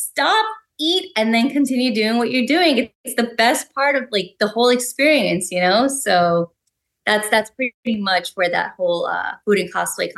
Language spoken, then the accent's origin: English; New York, United States; now in Miami, United States; Like I'm originally from New York and I feel like in New York, there's a lot more of that sort of sense of community